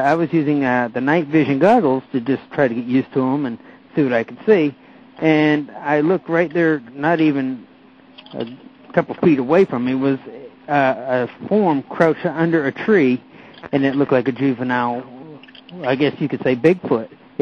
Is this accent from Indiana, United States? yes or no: no; Florida, United States; growing up in the Florida swamps and everything, you know, you're pretty used to dealing with critters like that.